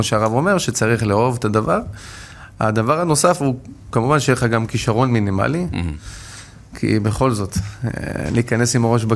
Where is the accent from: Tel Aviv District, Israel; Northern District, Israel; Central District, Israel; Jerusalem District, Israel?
Central District, Israel; Lod; גדלתי בלוד.